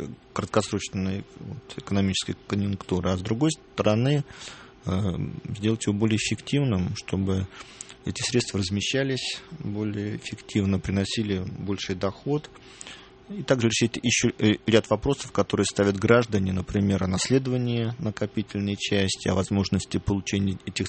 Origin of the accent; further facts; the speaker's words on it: Moscow, Russia; Да, вырос в Москве, конечно.